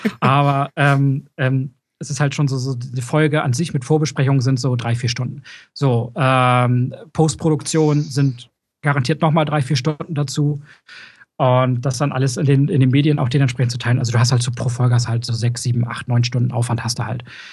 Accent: Hamburg, Germany; ich als Hamburger war leider nicht

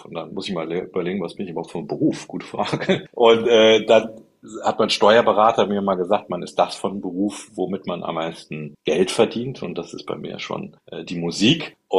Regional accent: Rhineland-Palatinate, Germany; ich komme ja hier aus dem Westerwald und war auf dem erzkonservativen Gymnasium

